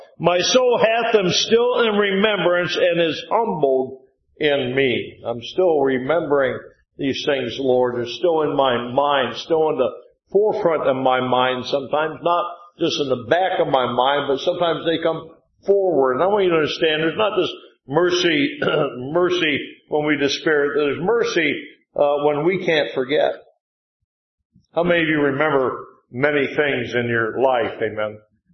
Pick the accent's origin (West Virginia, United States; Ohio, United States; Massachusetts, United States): Ohio, United States; I grew up in Northeast Ohio and boy, I hurt and offended a lot of people before I was saved by the grace of God.